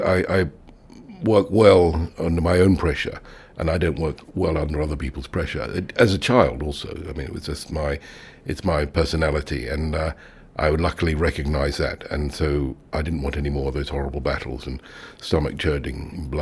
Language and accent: English; Ealing, London, United Kingdom; West London, I'm a West London boy, born in Ealing, within the site of Ealing Studios, where my dad was working. And then I grew up near Pinewood later on. And I love London